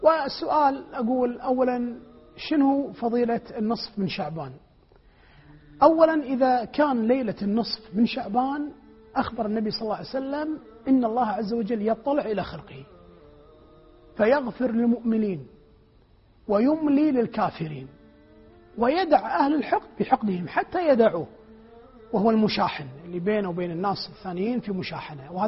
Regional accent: Kuwait; عندنا في الكويت كلمة تسمى ناصفوه. ناصفوه هي الكلمة الشعبية الكويتية

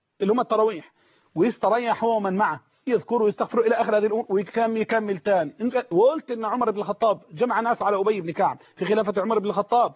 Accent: Mansoura, Dakahlia, Egypt; إنما نشهد حقا يجيب عندنا في المنصورة

